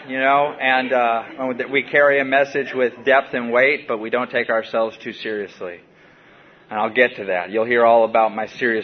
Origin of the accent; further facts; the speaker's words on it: Washington, United States; I just wandered the woods when I was a kid. I grew up in Washington State.